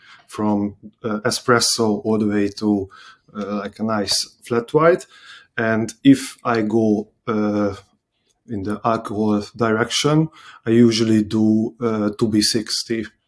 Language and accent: English; Budapest, Hungary; English is a second language; I am an architect from Budapest, Hungary.